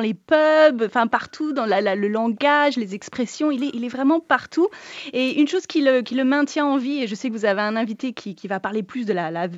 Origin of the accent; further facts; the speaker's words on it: France; French is a second language; also born or lived in Ireland; En fait, je suis née en Irlande et j'ai déménagé en France vers l'âge de 5-6 ans. Et au début, je ne parlais pas très bien français.